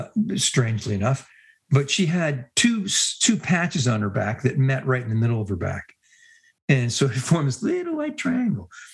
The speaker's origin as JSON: {"language": "English", "country": "Ireland", "said": "I'm Irish. I know this."}